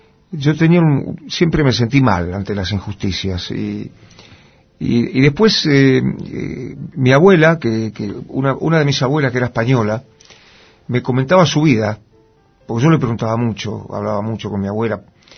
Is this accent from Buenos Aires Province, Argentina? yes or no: yes; Bahía Blanca, Buenos Aires Province, Argentina; Donde yo vivía, en Villamitre, donde yo nací, era la mayoría de la gente era peronista, ¿no?